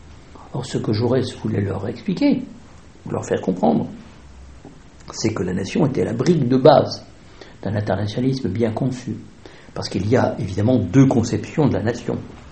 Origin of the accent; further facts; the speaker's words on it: Belfort, Bourgogne-Franche-Comté, France; born there; Moi, je suis né à Belfort.